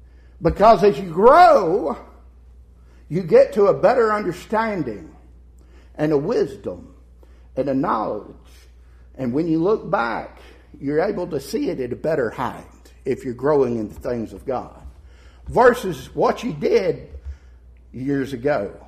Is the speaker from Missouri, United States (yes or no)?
no; Roswell, Georgia, United States; I could run off to another state and stay away from people I've known in this area where I grew up. I grew up right here in Roswell, Georgia.